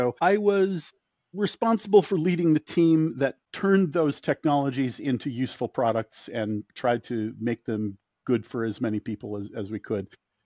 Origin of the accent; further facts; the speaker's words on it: California, United States; I'm mostly from California. I've been in California since I was high school.